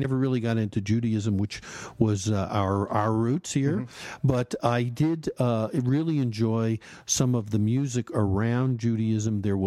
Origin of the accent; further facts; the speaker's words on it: New Jersey, United States; I grew up in just outside of New York, in New Jersey.